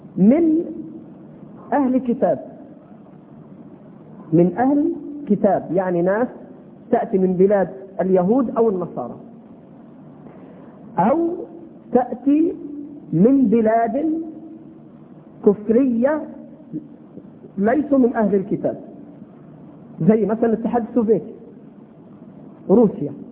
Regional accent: United Arab Emirates; أنا كنت عايش في الإمارات وتربيت في الإمارات ومكثت 15 سنة

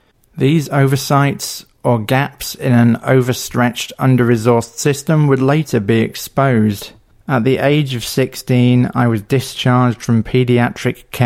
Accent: England, United Kingdom; born there; I was born close to London and pretty much bounced around England for education or family life for the first 30-odd years of my life. I then emigrated to Morehead to live with my wife

